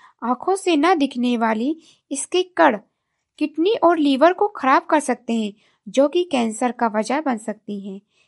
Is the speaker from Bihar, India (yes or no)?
no; Gonda, Uttar Pradesh, India; और मैं गोंडा जिले से हूँ।